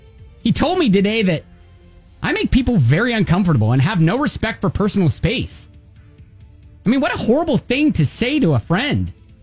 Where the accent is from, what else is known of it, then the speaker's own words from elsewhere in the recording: Columbus, Ohio, United States; I know that I'm from Columbus, Ohio